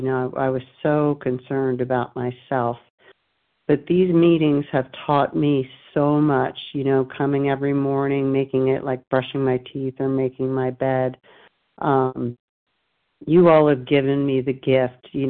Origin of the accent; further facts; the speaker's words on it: Delaware, United States; I'm from Delaware.